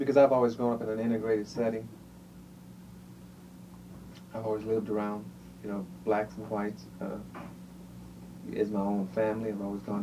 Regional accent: the South, United States; I grew up in the South. See, most of my relatives half of them were white.

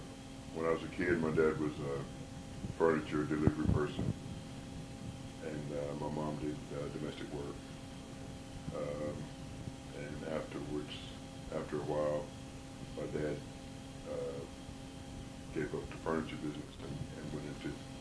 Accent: Lincoln, United States; I grew up right here in Lincoln, in Lincoln County. As a matter of fact, I grew up about a mile from here.

